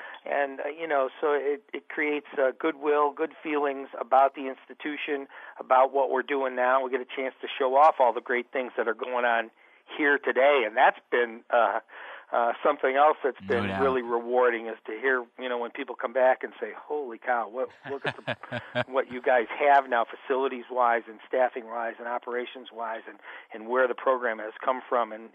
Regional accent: Midwest, United States; I'm a Midwesterner, so we're more used to it

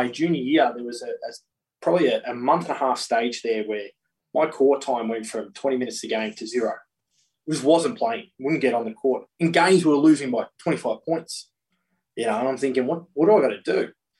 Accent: Australia; I'm Australian and I'm your captain.

